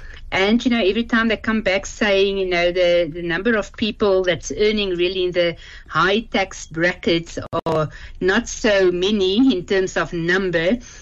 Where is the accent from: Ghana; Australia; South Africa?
South Africa; we will not be paying higher tariffs this side, as South African consumers.